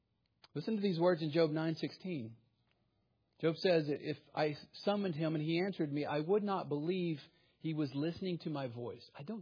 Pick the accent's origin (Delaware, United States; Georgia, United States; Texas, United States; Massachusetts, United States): Texas, United States; also born or lived in Minot, North Dakota; I grew up in Central Texas. It is a land filled with tornadoes and hailstorms, which you probably cannot imagine from here.